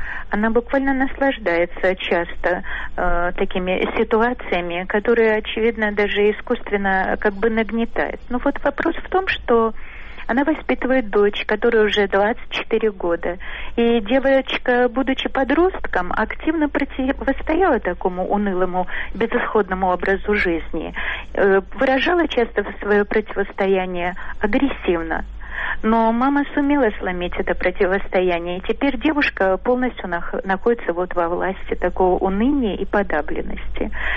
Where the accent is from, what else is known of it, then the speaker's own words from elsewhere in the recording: Saint Petersburg, Russia; я из Петербурга.